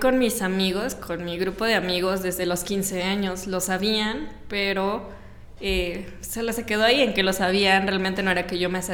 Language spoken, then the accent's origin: Spanish; Puebla, Mexico; Soy de aquí, de Puebla, nací justo aquí en Puebla.